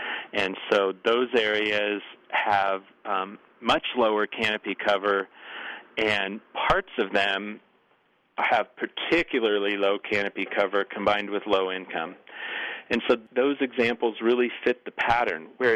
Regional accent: Eugene, Oregon, United States; also born or lived in Springfield; I grew up in Eugene, walking around on foot and on bike for most of my life, so also in Springfield. So I lived all over. We moved all the time, so I went to most of the schools in Eugene and Springfield

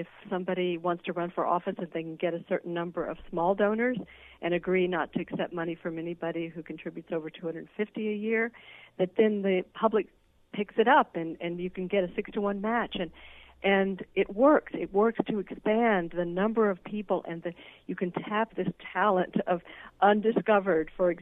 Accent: Oregon, United States; born there; another reason I'm proud to say that I was born in Oregon

